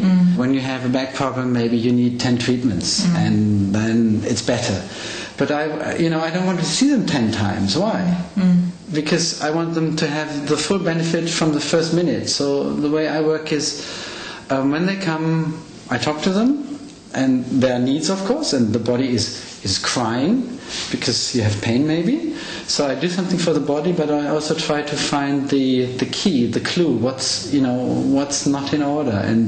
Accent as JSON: {"language": "English", "town": "Hanover", "region": "Lower Saxony", "country": "Germany", "tie": "born or raised there", "said": "I grew up in Hanover, which is in the north of Germany. This is where I studied chemistry."}